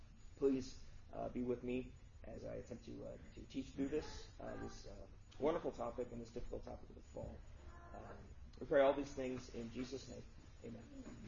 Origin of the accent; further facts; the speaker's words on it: Texas, United States; As a boy growing up in South Texas, right, my dad always used to tell me to keep the door closed